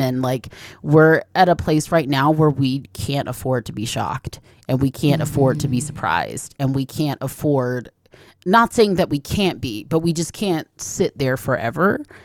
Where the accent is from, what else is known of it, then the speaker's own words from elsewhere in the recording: Atlanta, Georgia, United States; I grew up in Atlanta. You know, it's like there's a lot of Black women there.